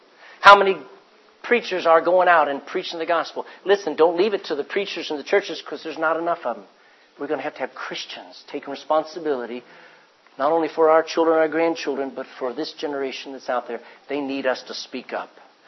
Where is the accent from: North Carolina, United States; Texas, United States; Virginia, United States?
Texas, United States; I'm a Texan. I don't speak the King's English, but I learned it because God wrote it.